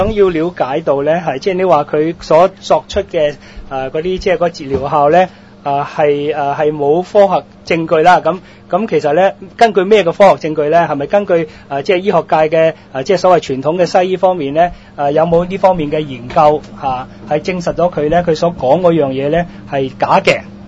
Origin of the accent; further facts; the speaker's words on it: Hong Kong; 公平競爭我哋香港人一向推用㗎啦